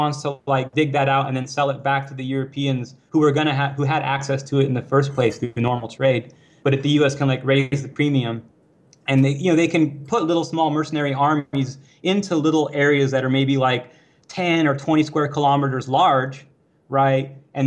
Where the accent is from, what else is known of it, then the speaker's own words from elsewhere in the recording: United States; but I'm just being objective here. I'm from the United States.